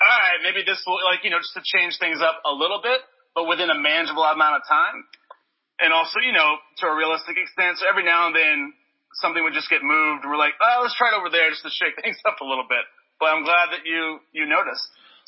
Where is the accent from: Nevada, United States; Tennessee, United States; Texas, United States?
Tennessee, United States; Memphis; I'm from Memphis. I love Memphis.